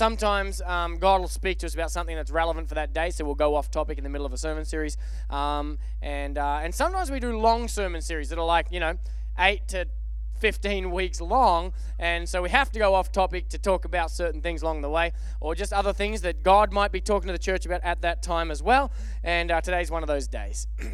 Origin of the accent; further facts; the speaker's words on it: Australia; Now, I'm from Australia, and in Australia, the only thing that gets to have the title camping is if you have a tent